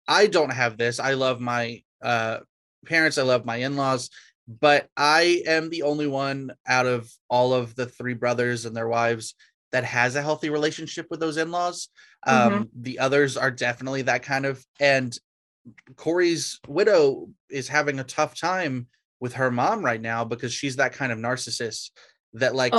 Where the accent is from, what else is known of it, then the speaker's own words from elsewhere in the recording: Georgia, United States; If you forget, I'm from Georgia.